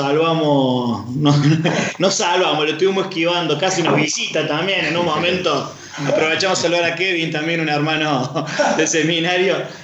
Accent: Río Tercero, Córdoba, Argentina; born there; accent: Cordobés; Yo soy nacido en Río Tercero, en Córdoba. … Y bueno, soy seminarista de la diócesis de Comodoro Rivadavia.

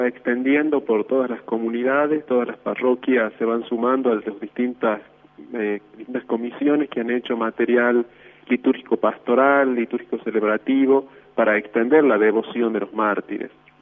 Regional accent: La Rioja, Argentina; Sí, soy riojano, sí.

